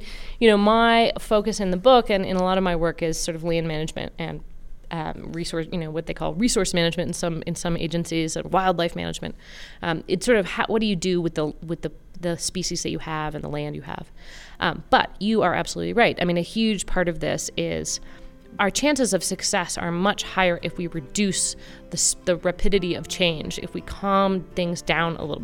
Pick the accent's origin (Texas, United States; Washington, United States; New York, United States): Washington, United States; Seattle; Well, I grew up in Seattle